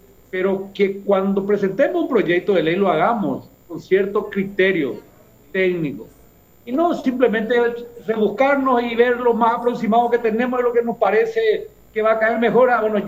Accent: Paraguay; que para mí es todo un orgullo como paraguayo

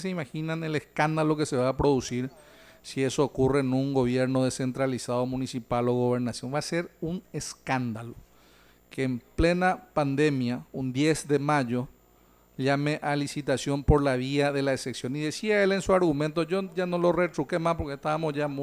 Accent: Paraguay; Pero Paraguay fue uno de los peores. O sea, nuestra educ

